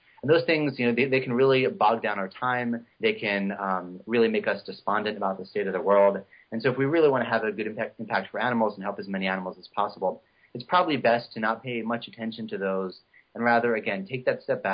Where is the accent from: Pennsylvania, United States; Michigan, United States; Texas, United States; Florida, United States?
Pennsylvania, United States; Philadelphia; he was hired by my hometown team, which is the Philadelphia Eagles.